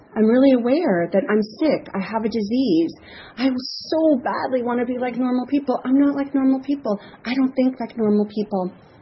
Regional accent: San Fernando Valley, California, United States; And, oh, I'm from the San Fernando Valley.

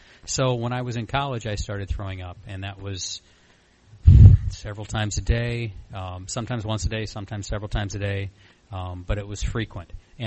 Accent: Flint, Michigan, United States; I'm from Flint, Michigan.

